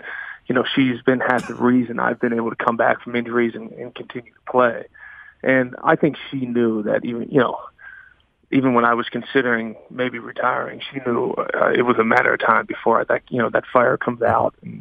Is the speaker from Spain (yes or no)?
no; Pennsylvania, United States; Because, you know, I grew up in Pennsylvania, never touched crawfish growing up.